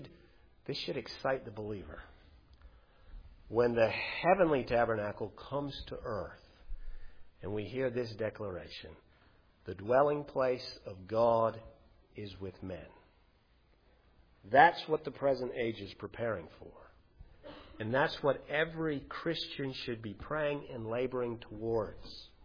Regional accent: Canada; I'm a Canadian

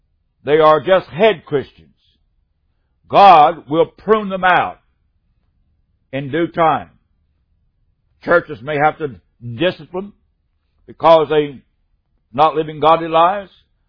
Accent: West Virginia, United States; Whatever our background is, I'm a hillbilly from West Virginia.

